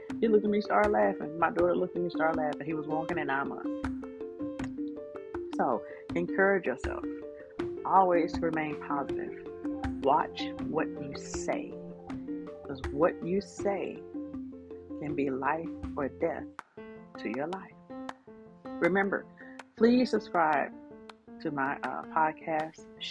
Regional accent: the South, United States; He's from the South, just like I am, and I love him.

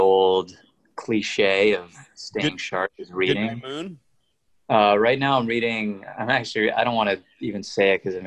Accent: Scottsdale, Arizona, United States; also born or lived in Gilbert; I grew up initially in Gilbert, and then we moved to Scottsdale.

